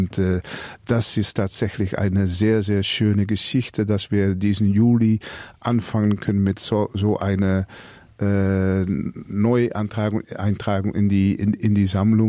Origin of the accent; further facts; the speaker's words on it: Netherlands; German is a second language; ich bin Niederländer